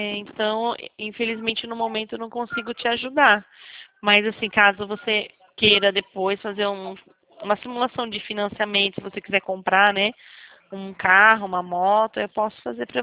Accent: Rio Claro, São Paulo, Brazil; Eu sou daqui de Rio Claro.

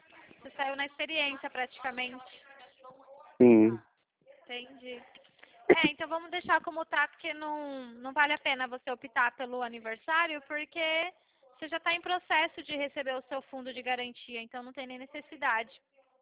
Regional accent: Vinhedo, São Paulo, Brazil; Legal, eu também sou de Vinhedo.

